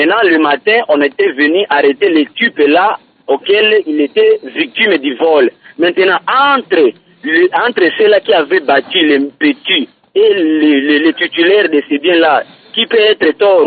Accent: Kindu, Maniema, DR Congo; Puisque ici chez nous à Kindu, plus précisément dans la commune de Longoli, nous connaissons des cas de vol.

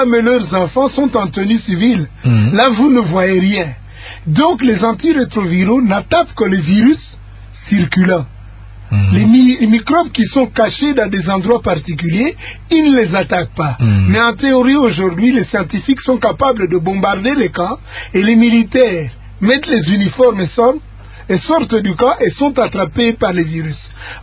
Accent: Kinshasa, DR Congo; pardon, je parle en lingala, je suis de Kinshasa

